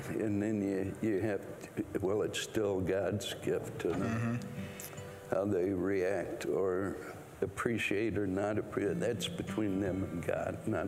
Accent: Missouri, United States; also born or lived in Iowa

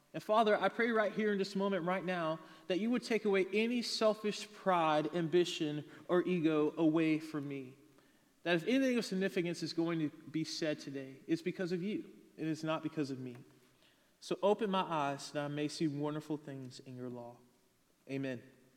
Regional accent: Pembroke, Georgia, United States; I grew up in a very small town called Pembroke, Georgia, which no one knows. So I say Savannah to make it easier for everyone.

